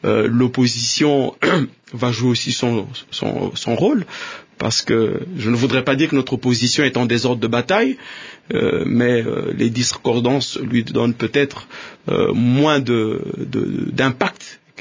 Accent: DR Congo; en tant que Congolais, patriotiques, nationalistes

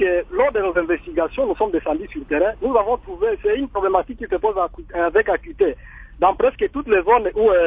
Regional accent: Kabambare, Maniema, DR Congo; ici chez nous à Kabambare

